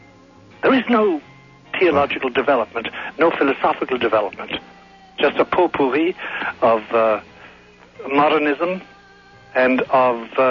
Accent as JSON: {"language": "English", "country": "Ireland", "said": "although sometimes I come from Ireland, you know, and sometimes I must say, because I can being Irish, I can say the following."}